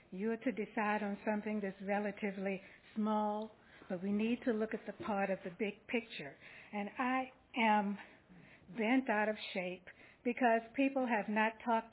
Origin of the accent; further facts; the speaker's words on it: Newport News, Virginia, United States; I'm from Newport News.